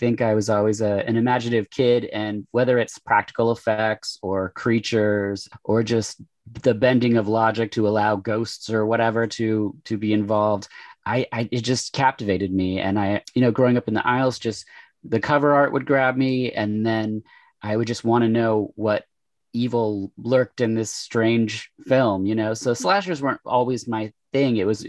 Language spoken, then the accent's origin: English; Oregon, United States; I am born and raised in Oregon. I live in Portland now for the past like 20 years, I guess.